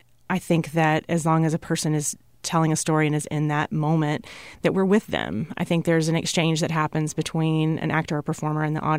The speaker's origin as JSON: {"language": "English", "town": "Jackson", "region": "Mississippi", "country": "United States", "tie": "born or raised there", "said": "I grew up in Jackson, Mississippi."}